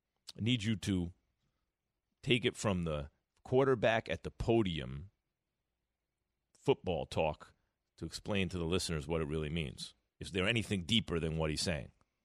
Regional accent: New York, United States; The only time we even played a tackle football in New York, like growing up in New York, is like when it snowed.

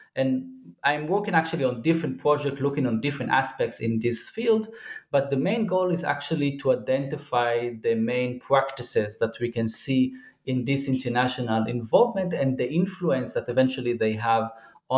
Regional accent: Jerusalem, Jerusalem District, Israel; I was born and raised in Jerusalem and I'm still working and teaching in Jerusalem.

